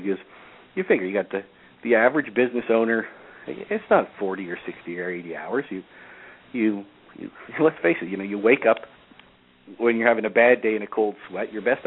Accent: Canada; Strange, being Canadian, we held back Canada till last year

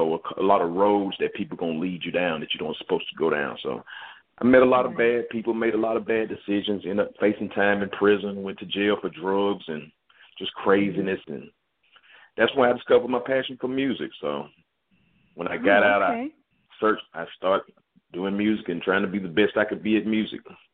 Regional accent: Atlanta, Georgia, United States; Well, I'm originally from Georgia, raised here in Atlanta.

